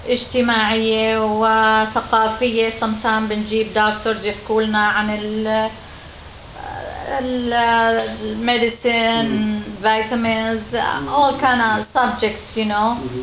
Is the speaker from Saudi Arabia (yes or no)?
no; Syria; moved away as an adult; أنا أحب بلدي سوريا. مع اني صار لي 46 سنة هون وهنيك ما ربيت غير 20.